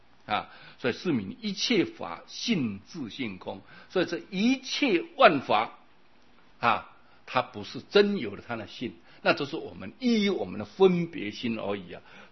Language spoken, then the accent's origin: Chinese; China; 我们中国人对这方面蛮有喜欢的，对不对？